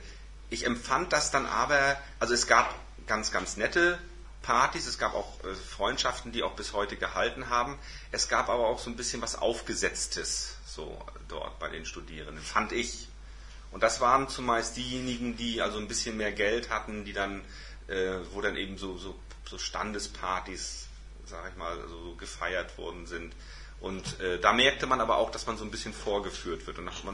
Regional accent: Parchim, Mecklenburg-Vorpommern, Germany; Ich komme aus Parchim.

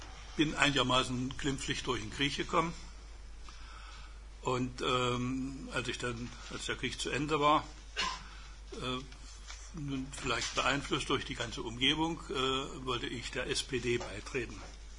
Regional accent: Ammendorf, Saxony-Anhalt, Germany; born there; ich bin 1928 geboren in Ammendorf. Und Ammendorf war damals ein Industriedorf, bedeutende Braunkohlenindustrie, chemische Industrie, Waggonfabrik

